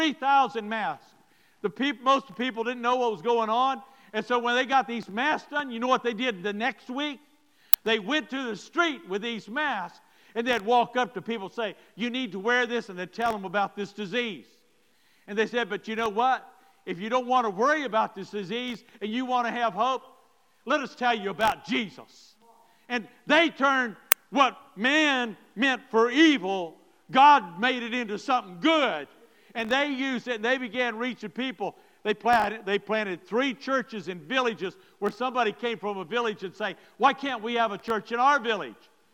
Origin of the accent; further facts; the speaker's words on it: Alabama, United States; When I go to Haiti, it's like going back in time to where I grew up in East Alabama. I remember those times.